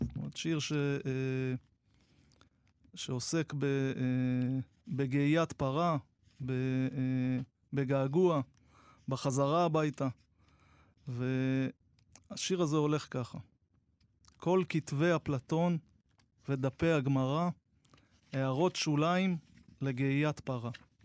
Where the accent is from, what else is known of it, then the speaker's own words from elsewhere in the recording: Kfar Warburg, Southern District, Israel; אני נולדתי במושב כפר ורבורג. עברתי דרך ותל אביב וחול וכפר אדומים ושבתי. בגיל 35 שבתי למשק המשפחתי להיות בן ממשיך. ואחרי השיבה הכרתי את יעל, ובנינו יחד בית בכפר ורבורג